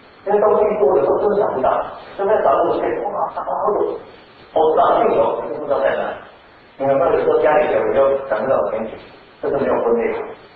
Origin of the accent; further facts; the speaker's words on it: Taiwan; 你知道我们台湾人很喜欢跟男孩子，对不对？